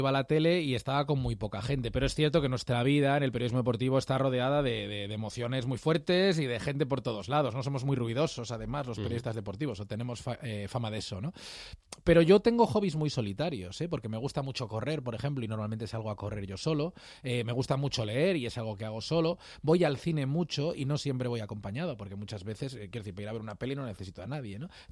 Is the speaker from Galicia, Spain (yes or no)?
yes; Vigo, Galicia, Spain; moved away as an adult; Yo soy de Vigo, viví en Vigo, nací allí, viví los primeros 18 años de mi vida allí. Y soy una persona que siente morriña por su familia, que está allí.